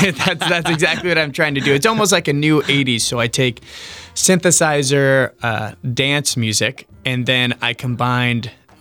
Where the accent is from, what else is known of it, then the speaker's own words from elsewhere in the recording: California, United States; now in Miami, United States; But I started my career in LA. I grew up in California, but I've been in Miami for like 3 months now